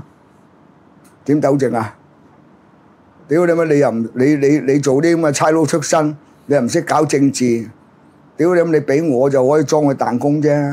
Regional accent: Hong Kong; 咁我哋香港人點咧講佢把撚咧少講啲？

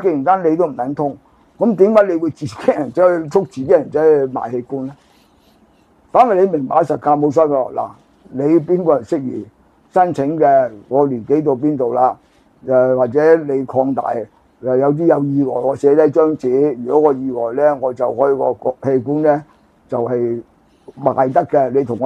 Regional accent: China; 我如果我哋中國人能夠個個，獨善其身啊，修身齊家咧，你天下太平啦。

